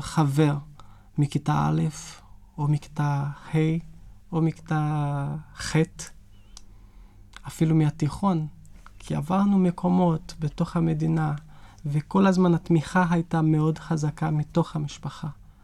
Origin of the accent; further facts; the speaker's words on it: Amazon, Brazil; born there; Hebrew is a second language; כשעקבתי אחרי הדורות, איך הם הגיעו לאן שאני נולדתי כבר ליד הג'ונגל, הייתי יכול לראות שיש נדידות מחוף הים במזרח למערב, אל תוך המדינה.